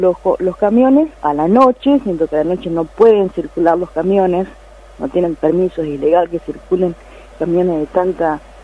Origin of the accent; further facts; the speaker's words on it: Argentina; ¿Quién defiende nuestro derecho como ciudadano y como argentino?